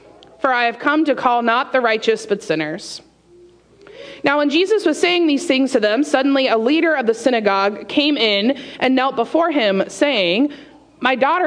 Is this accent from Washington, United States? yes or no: no; Indiana, Pennsylvania, United States; is a member at the church that I grew up at in Indiana, Pennsylvania, Zion Lutheran Church.